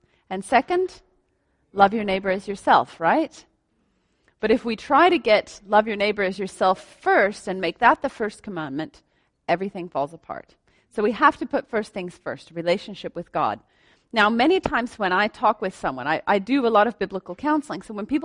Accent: United States; now in Helderberg, South Africa; in the States, we tell everyone we're an African-American couple, you see, because he's African and I'm American.

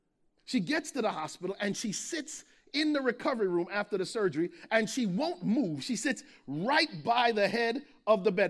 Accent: Jamaica; we're Jamaican, so he came out with a machete.

